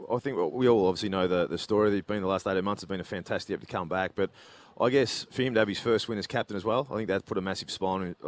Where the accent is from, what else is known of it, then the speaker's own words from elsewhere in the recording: Colac, Victoria, Australia; But, BT, with that, I come from Colac, and I want to get back and see my mates, but it doesn't mean I want to pack up and go home.